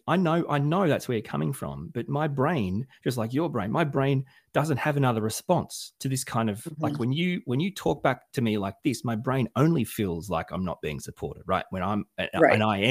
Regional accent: Australia; God knows, I'm from Australia. We catch balls, mate.

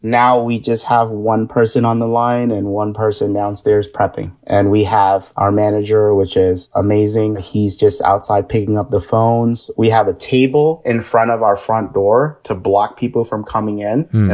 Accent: New York, United States; as a New Yorker, we were just on Caviar while we were doing normal operations.

